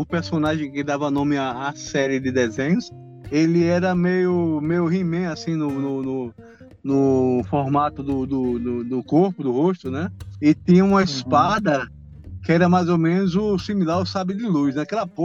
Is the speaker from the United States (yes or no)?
no; Maceió, Alagoas, Brazil; nós somos do Nordeste, desse país maravilhoso, mas precisamente na cidade de Maceió, Alagoas, né?